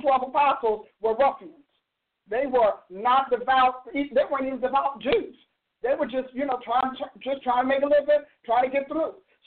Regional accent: Newark, New Jersey, United States; I'm a black woman. I grew up in Newark.

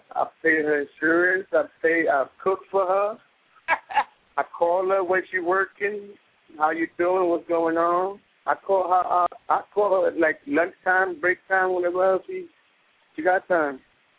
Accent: New York, United States; I'm from the city myself, so I came from New York, my damn self. I just left New York. But I'm from over there. I just live down here now.

